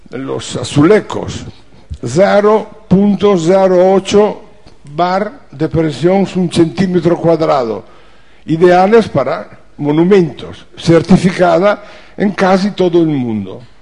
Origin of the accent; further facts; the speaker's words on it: Italy; Spanish is a second language; vengo de Italia.